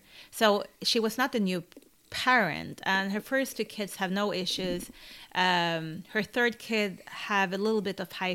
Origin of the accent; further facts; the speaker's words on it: Sundsvall, Västernorrland County, Sweden; English is a second language; Original, I'm from Sundsvall, which is like 3.5 hours above the capital in Sweden.